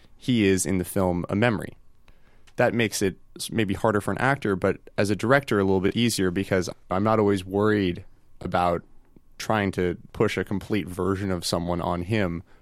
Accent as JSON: {"language": "English", "town": "Boston", "region": "Massachusetts", "country": "United States", "said": "We're from Boston."}